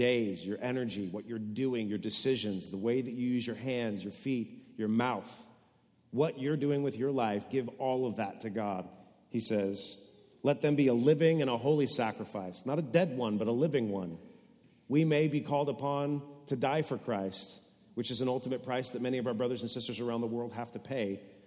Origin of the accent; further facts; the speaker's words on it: United States; I'm an American. I don't belong to anyone.